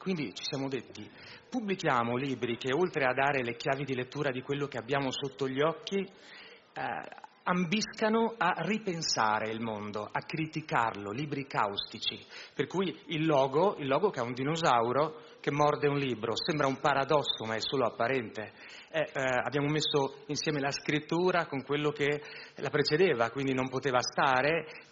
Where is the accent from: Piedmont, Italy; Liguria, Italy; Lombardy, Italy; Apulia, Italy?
Lombardy, Italy; Mantua; io sono originario di Mantova, ho fatto il Belfiore, il liceo